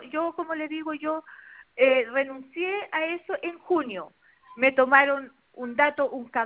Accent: Traiguén, Araucanía, Chile; yo no soy de Temuco, soy de acá de Traiguén, donde no hay Movistar acá.

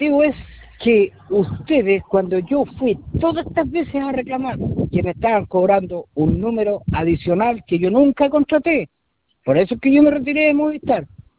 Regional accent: Coronel, Biobío, Chile; Quedó todo, todo, todo ahí en Concepción, porque soy de Coronel y ya tenía que viajar a Conce

